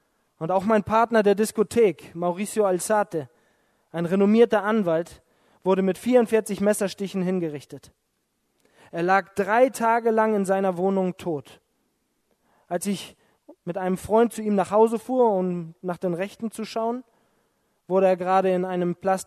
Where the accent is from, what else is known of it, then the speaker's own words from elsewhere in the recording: Flensburg, Schleswig-Holstein, Germany; ich komme aus Flensburg